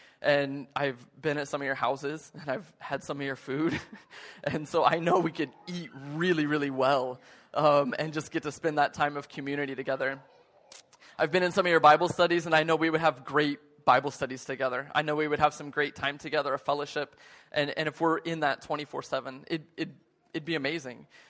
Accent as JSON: {"language": "English", "country": "United States", "moved": "as an adult", "lives_now": "South Korea", "said": "And this is my passport, my U.S. passport. I'm from the States."}